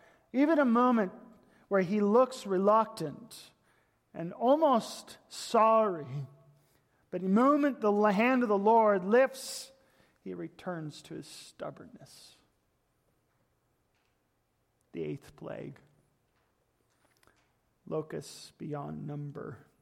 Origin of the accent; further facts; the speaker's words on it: Spokane, Washington, United States; Growing up in the Pacific Northwest as a child, I loved the thunderstorms. I wish we had more in dry cities. In Spokane, we would get a few.